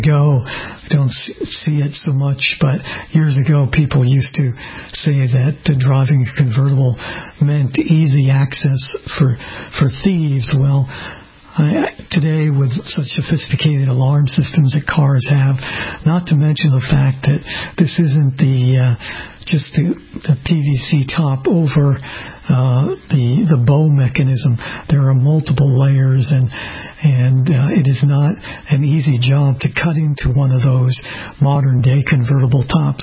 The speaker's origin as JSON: {"language": "English", "region": "Massachusetts", "country": "United States", "said": "located just outside of Boston and in my home state of Massachusetts"}